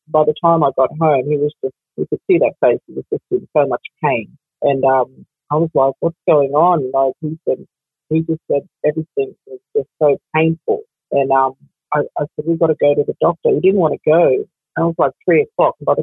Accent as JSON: {"language": "English", "town": "Cairns", "region": "Queensland", "country": "Australia", "tie": "born or raised there", "said": "Born and raised in Cairns, far north Queensland. My family ties back to Moa Island, St. Paul's. Traditional name is Wag Village."}